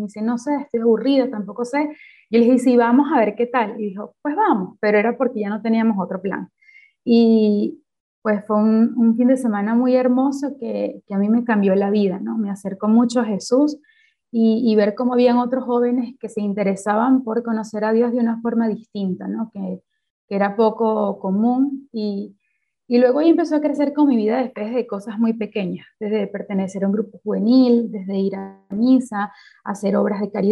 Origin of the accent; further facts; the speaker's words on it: Venezuela; born there; nací en Venezuela, en el seno de una familia profundamente católica.